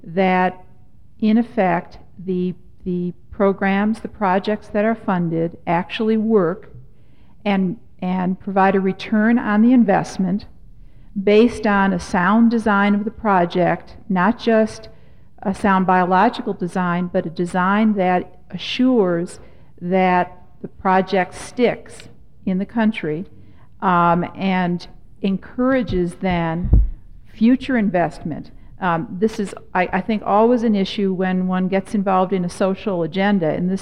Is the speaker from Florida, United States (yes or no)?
yes; Miami, Florida, United States; I'm from Miami, Florida